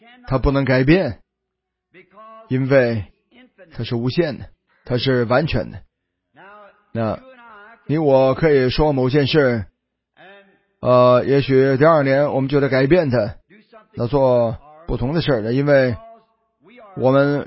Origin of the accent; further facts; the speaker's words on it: South, China; 我是南方人，对我来说是晚餐。